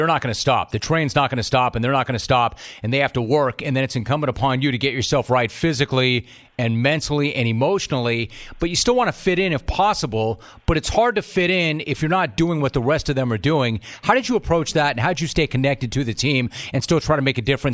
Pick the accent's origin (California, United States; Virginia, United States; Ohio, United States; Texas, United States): California, United States; San Fernando Valley; 818, baby, for life. I grew up in the Valley, and I'm not going to apologize for it. I loved it. I love growing up in the Valley.